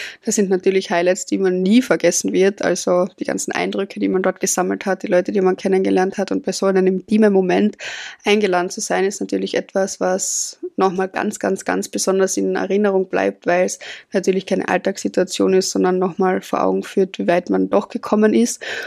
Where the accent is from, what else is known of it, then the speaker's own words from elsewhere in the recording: Austria; ich komme aus Österreich, bin 24 Jahre